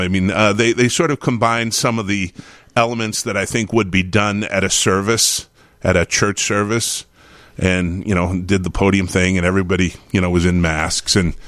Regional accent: Boston, Massachusetts, United States; I'm originally from Boston, come from a big Boston Irish Catholic family.

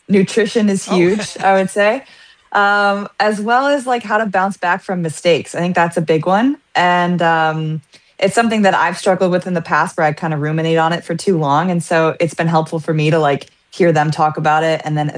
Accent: Buffalo, New York, United States; and then after that I had the opportunity to play for the Buffalo Buttes in my hometown.

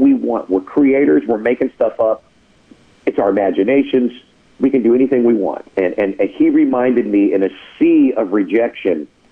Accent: Los Angeles, California, United States; also born or lived in Bakersfield; So anyway, I was from Los Angeles by way of Bakersfield. I got to Nashville

